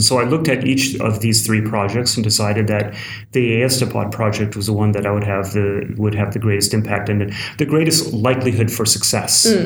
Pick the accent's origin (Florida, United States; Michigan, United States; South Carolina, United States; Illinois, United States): Michigan, United States; Well, I am from Western Michigan